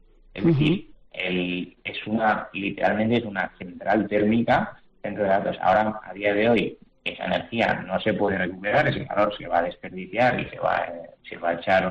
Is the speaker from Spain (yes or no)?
yes; Cabrejas del Pinar, Castile and León, Spain; Yo tenía servidores en mi pueblo, en mi casa, y tenía un problema de que tenía el garaje con los servidores que tenía, que lo tenía a lo mejor en invierno en un pueblo como Cabrejas del Pinar, que no hace calor especialmente